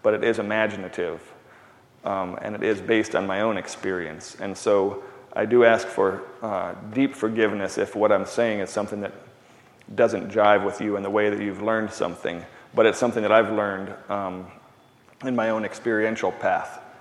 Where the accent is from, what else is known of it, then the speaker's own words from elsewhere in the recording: United States; because I'm American.